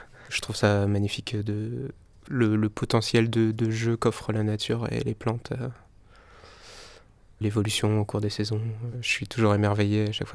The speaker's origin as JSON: {"language": "French", "region": "Brittany", "country": "France", "also_born_or_lived": "Île-de-France", "said": "Je viens de Bretagne, en campagne près de Rennes. J'ai un papa agriculteur et une maman agricultrice sur une partie aussi de sa carrière."}